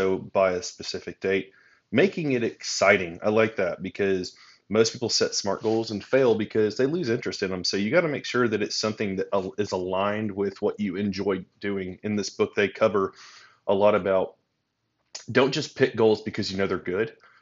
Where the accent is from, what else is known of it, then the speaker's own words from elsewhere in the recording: Auburn, Alabama, United States; I am from Auburn, Alabama